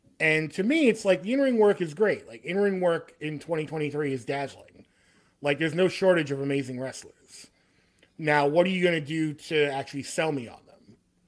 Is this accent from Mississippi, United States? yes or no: no; Staten Island, New York, United States; Yeah, we're both from Staten Island.